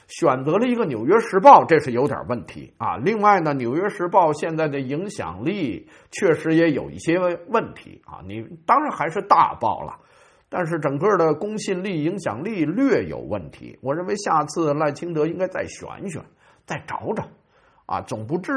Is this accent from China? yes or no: no; Taiwan; 那你在大陆那边通过平台骗我们台湾人